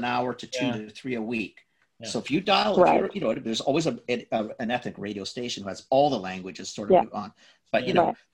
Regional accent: Canada; Everybody will end up being a Canadian, which is awesome. But the beauty of our country too, is we don't ever want us to all lose the background, right?

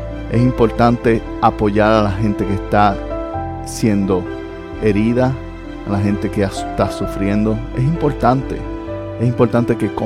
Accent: Puerto Rico; no entiendo porque de donde yo vengo, Puerto Rico, no hay división de colores, al menos cuando yo crecí

